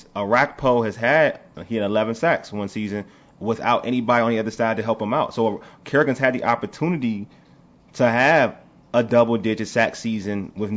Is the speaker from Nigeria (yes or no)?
yes; Nigeria; It's annoying to me, you know, being a Nigerian individual.